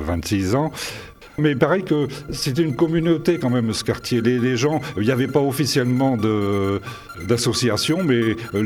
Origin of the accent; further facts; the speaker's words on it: Arras, Hauts-de-France, France; Je suis né à Arras, j'ai pas mal voyagé mais j'ai jamais bougé, j'ai toujours habité à Arras.